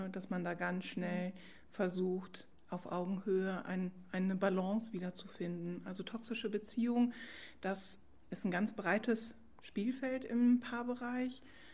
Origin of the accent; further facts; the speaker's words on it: Raesfeld, North Rhine-Westphalia, Germany; Ich komme aus Rasfeld. Ich bin dort als Therapeutin tätig in eigener Praxis.